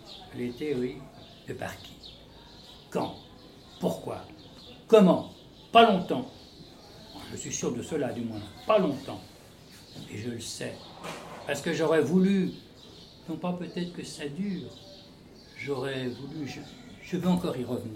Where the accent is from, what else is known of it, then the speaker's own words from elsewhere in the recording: Geneva, Switzerland; born there; Donc, ils sont venus s'établir à Genève, où je suis né.